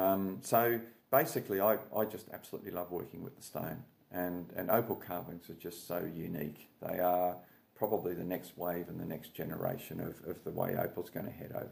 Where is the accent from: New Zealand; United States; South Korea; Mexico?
New Zealand; moved away; I'm a Kiwi originally, and both my brothers are still in New Zealand.